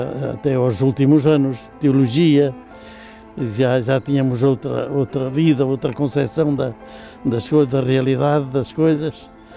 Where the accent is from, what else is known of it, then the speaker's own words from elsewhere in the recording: Mogadouro, Bragança, Portugal; Não só na minha aldeia, mas em quase todas as aldeias do concelho de Mogadouro.